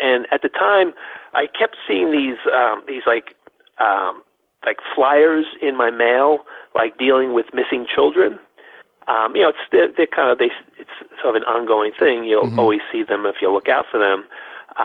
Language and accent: English; New York City, New York, United States; Well, I came from New York. I grew up in New York City. And again, that's why I started playing music there. I started acting there. And I had lived there my whole life.